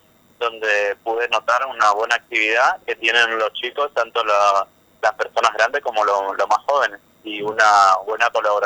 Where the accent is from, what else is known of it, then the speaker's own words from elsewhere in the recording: Corrientes, Argentina; Claro, sí, yo soy de Corrientes Capital, soy un referente de esta zona.